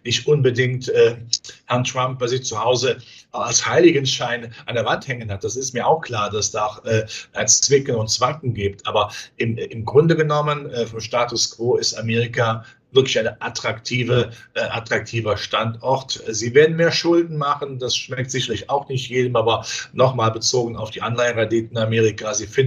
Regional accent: Rhineland, Germany; Ja gut, ich bin Rheinländer, da gilt man als verrückt

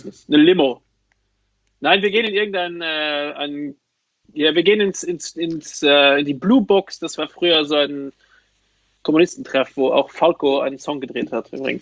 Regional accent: Luxembourg; Bei uns in Luxemburg heißt das Lastik.

